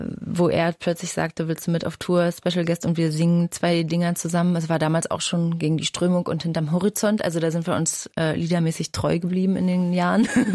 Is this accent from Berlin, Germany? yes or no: yes; Berlin, Germany; Außerdem liebe ich Berlin, ich stehe auf meine Heimatstadt